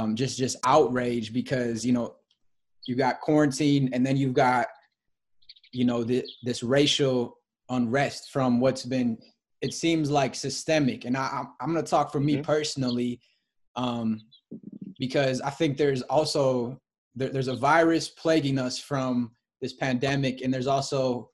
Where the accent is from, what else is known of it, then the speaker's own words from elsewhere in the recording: Michigan, United States; Like for me growing up in Michigan, I'd love to hear how it was for you growing up as well